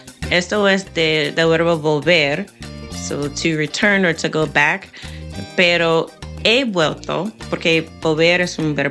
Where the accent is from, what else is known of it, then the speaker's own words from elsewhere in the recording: United States; growing up in America, but having, you know, being of African descent, we have this weird feeling that we came from somewhere else, but we don't know where.